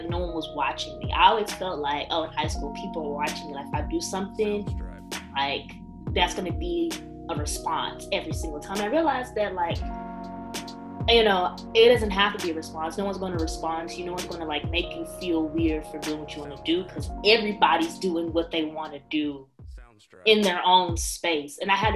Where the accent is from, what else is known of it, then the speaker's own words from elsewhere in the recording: Southern United States, United States; They didn't like me because I was American or I was from the South.